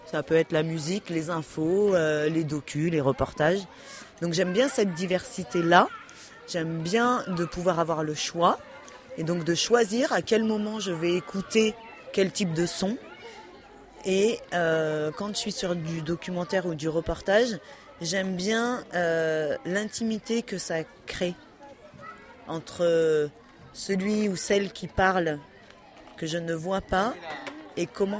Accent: Grenoble, Auvergne-Rhône-Alpes, France; Oui, je suis de Grenoble.

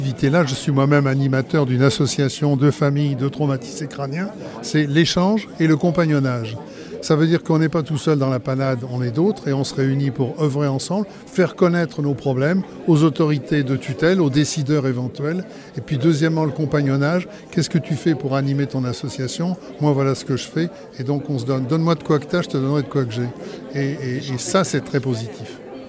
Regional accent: Pays de la Loire, France; Moi, je viens de l'Anjou, de Maine-et-Loire précisément.

